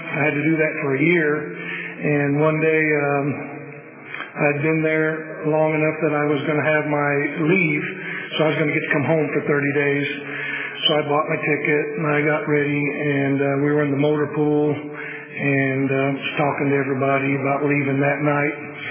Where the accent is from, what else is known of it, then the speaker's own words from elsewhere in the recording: Woodville, California, United States; also born or lived in Missouri; I remember growing up, we moved out here from Missouri, and we lived in the Woodville labor camp, and little bitty metal sheds.